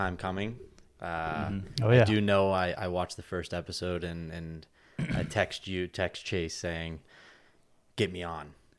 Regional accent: Florida, United States; Obviously, I'm from Florida. They're not big down there.

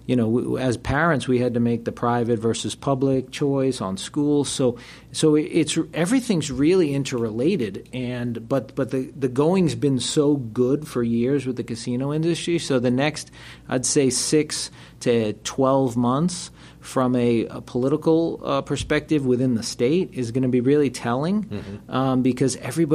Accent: Massachusetts, United States; you know, that was my home state, and I was with Wynn when that got approved

